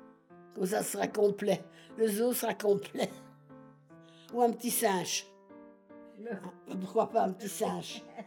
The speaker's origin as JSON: {"language": "French", "town": "Waterloo", "region": "Wallonia", "country": "Belgium", "said": "Moi, j'habitais Saint-Gilles. Oui, je suis de Waterloo."}